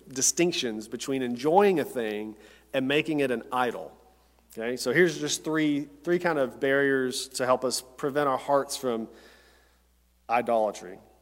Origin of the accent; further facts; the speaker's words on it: Tennessee, United States; And even when I grew up in Tennessee, and I went through a teacher licensure program in college.